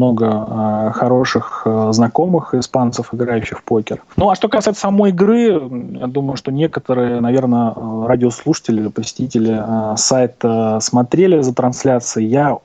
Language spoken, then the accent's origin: Russian; Moscow, Russia; moved away; also born or lived in Riga, Latvia; Я вообще москвич и коренной москвич в нескольких поколениях, но в свое время, в начале, дальше, в середине уже 90-х годов у меня была возможность выбора места проживания. Я выбрал Латвию, где получил гражданство